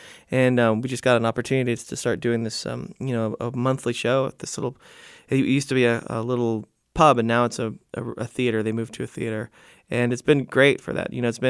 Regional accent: San Diego, California, United States; I grew up in San Diego, and I try to get out and even if I just swim around

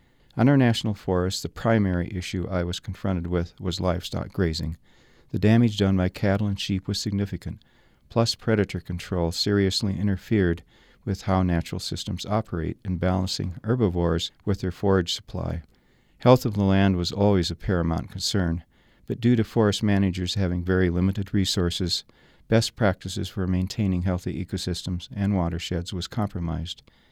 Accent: Michigan, United States; Growing up in Michigan, where public land was hard to come by, I have come to enjoy our commons

